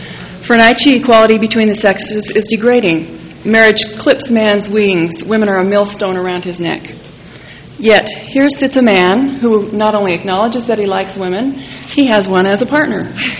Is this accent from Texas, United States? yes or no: no; Redondo Beach, California, United States; I'm from Redondo Beach, California, where I'm a manager of a publishing program for Xerox Corporation.